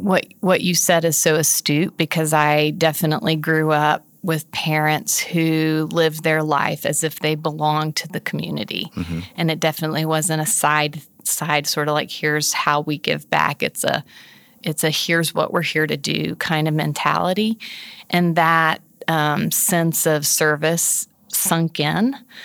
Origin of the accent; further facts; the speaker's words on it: Guatemala; And growing up in Guatemala definitely fed my frame for